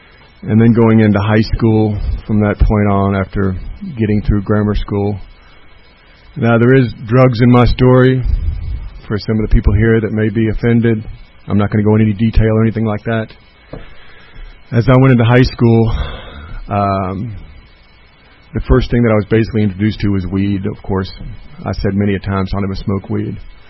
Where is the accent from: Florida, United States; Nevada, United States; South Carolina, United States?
Florida, United States; Miami; born there; also born or lived in New York; I was born in Miami, Florida, September 25th, 1957. Good old Irish Catholic family.